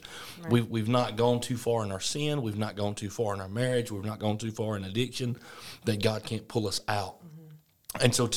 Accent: Sylacauga, Alabama, United States; You know, I grew up here in Sylacauga, and by the time I was 17, I was a part of WYEA Radio in the beginning

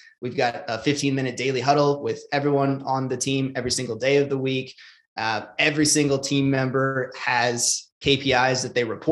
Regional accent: Midwest, United States; And I'm from the Midwest, and we all have a solid amount of self-deprecation, and no one from the Midwest really takes themselves that seriously.

